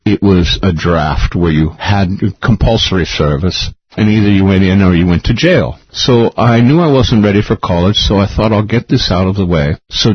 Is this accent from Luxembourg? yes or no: no; Youngstown, Ohio, United States; now in Mount Madonna, United States; But I grew up in a place called Youngstown, Ohio, which is in middle America, which, like I said, was a mafia town